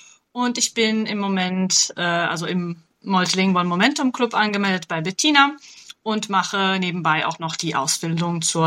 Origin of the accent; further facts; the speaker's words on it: Italy; ich bin in Italien aufgewachsen, arbeite hier und meine ganze Umgebung, außer meiner Mutter, die hier lebt, ist halt alles auf Italienisch.